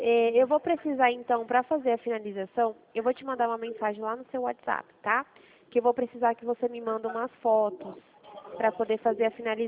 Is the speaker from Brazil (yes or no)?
yes; Dracena, São Paulo, Brazil; Eu sou daqui de Dracena